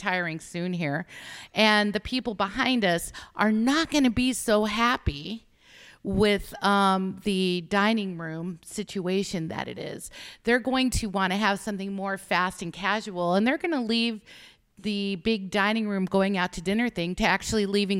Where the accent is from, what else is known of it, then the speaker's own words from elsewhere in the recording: Las Vegas, Nevada, United States; luckily this is in my hometown in Las Vegas, Nevada, as you can tell.